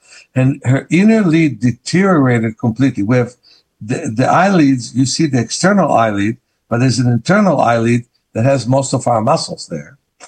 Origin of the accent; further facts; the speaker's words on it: Israel; accent: Israeli; English is a second language; Thank you for saying it, Marsha, because not everybody understands my Israeli accent.